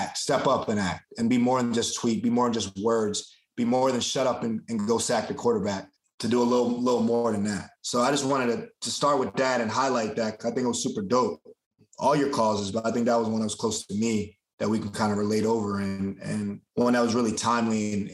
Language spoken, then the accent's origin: English; United States; listening to the side as a Black man growing up in America